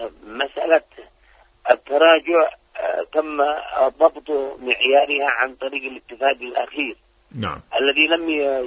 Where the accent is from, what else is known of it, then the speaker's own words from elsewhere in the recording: Yemen; العدوان الذي حصل على بلدنا اليمن